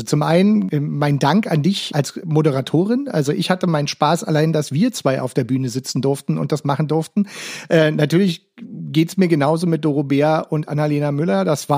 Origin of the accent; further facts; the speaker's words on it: Berlin, Germany; Für mich als Berliner ist ja schon mal toll, dass ihr überhaupt in der Stadt bleibt